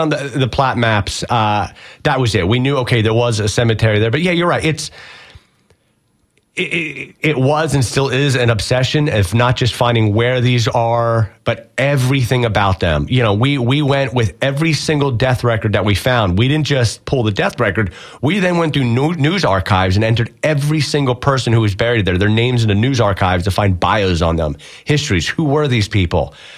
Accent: Ewing, New Jersey, United States; I grew up in Ewing, New Jersey, which is a suburb of Trenton. And my house was a 5-minute bike ride from where George Washington crossed the Delaware.

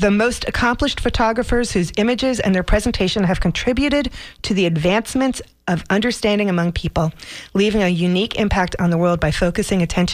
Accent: New York, United States; I'm from New York.

